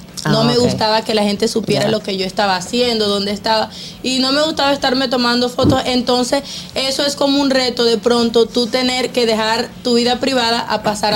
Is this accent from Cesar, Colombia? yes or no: yes; Valledupar, Cesar, Colombia; Sí, mira, yo soy de Valledupar. Imagínate que yo era vecina